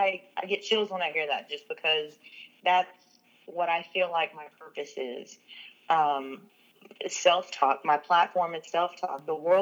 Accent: Dallas, Texas, United States; Well, I grew up in Dallas-Fort Worth Metroplex. I am Ecuadorian and Caucasian, so

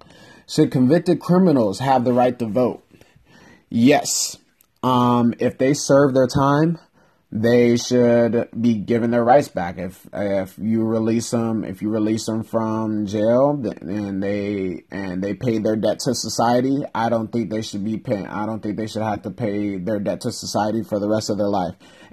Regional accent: Rialto, California, United States; actually my hometown Rialto, California, there was a study

